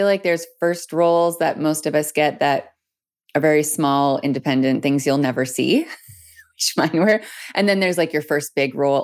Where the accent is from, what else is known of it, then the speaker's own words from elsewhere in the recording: Peace River, Alberta, Canada; I'm from Peace River, Alberta. Born and raised, I'm a member of the Métis Nation of Alberta, Region 6, which is the Peace River area.